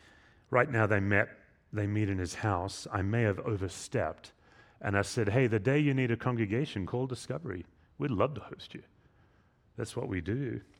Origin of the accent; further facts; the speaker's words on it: Australia; now in Laos; But as an immigrant, when I meet another Australian, we talk about home. We go right to it.